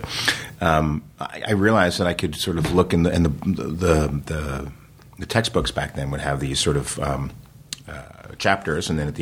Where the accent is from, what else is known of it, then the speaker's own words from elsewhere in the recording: New Jersey, United States; So I mean, I grew up in New Jersey. I was doing theater, and it was sort of like, well, you know, you're not going to be an actor because, like, you need to go get a job.